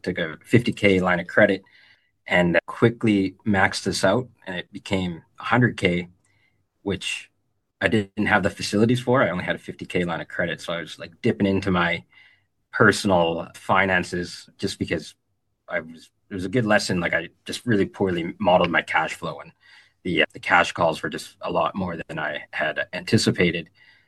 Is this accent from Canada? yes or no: yes; Canada; Like, I'm from Canada and we have a pretty stable power grid